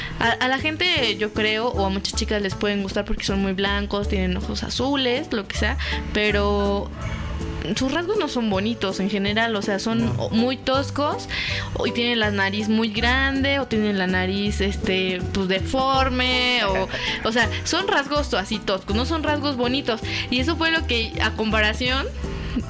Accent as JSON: {"language": "Spanish", "country": "Mexico", "said": "que somos las mujeres mexicanas también, somos bellas"}